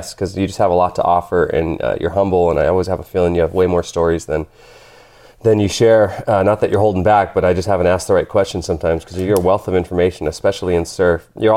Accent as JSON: {"language": "English", "town": "Fresno", "region": "California", "country": "United States", "tie": "born or raised there", "said": "I grew up in Fresno in the Valley, which is about 3 hours inland, you know, and it's hot, and it's smoggy, and I call it God's country."}